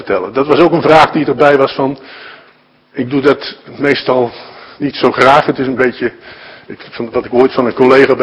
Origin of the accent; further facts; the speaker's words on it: Fijnaart, North Brabant, Netherlands; Ik ben geboren in een klein dorpje in West-Brabant. Voor u misschien totaal onbekend, het heet Fijnaard. Dat ligt in de buurt van Roosendaal. Daar heb ik ook mijn middelbare schoolopleiding gedaan.